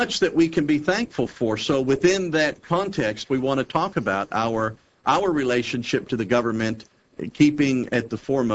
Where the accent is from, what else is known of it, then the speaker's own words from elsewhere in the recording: Massachusetts, United States; You think of places like where I grew up in Massachusetts, you know, you had the Pilgrims